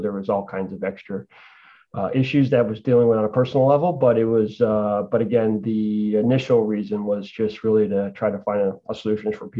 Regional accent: Vancouver, British Columbia, Canada; moved away as an adult; also born or lived in New York; now in Bellevue, United States; So we left New York, came to Vancouver, decided that we weren't ever going back. So we grew up in Vancouver.

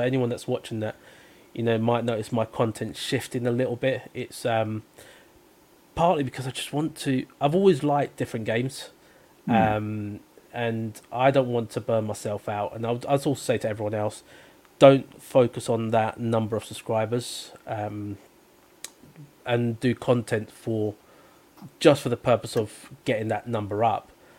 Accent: London, United Kingdom; growing up in South London, which was incredibly rough.

